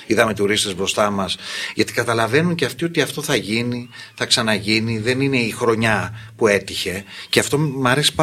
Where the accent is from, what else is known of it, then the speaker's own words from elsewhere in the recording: Corfu, Ionian Islands, Greece; Το ξέρω από την Κέρκυρα, λέω για την πατρίδα μου